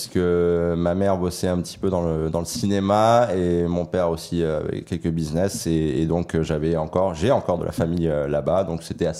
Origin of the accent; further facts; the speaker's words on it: Los Angeles, California, United States; comme j'habitais à Los Angeles et que j'ai grandi à Los Angeles, j'ai grandi plus proche de Westwood, le quartier où... siègent les Bruins de UCLA